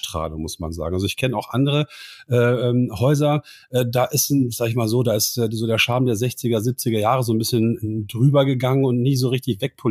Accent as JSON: {"language": "German", "region": "Northern Germany", "country": "Germany", "tie": "born or raised there", "first_language": "Low German", "said": "Wir sind ja Norddeutsch, also wir sind zwar Festländer, also Wilhelm und ich sind aber sozusagen Norddeutsch irgendwie groß geworden, sozialisiert. Wir sind beide im Plattdeutsch groß geworden und so weiter. Wir kannten die Inseln, wir kannten das Wasser, das Meer."}